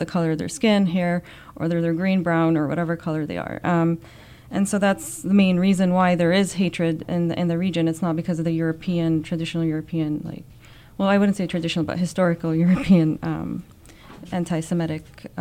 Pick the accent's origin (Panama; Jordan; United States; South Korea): Jordan; moved away as an adult; I'm Palestinian because I'm, you know, my parents are from there. And I, as an American that grew up in Jordan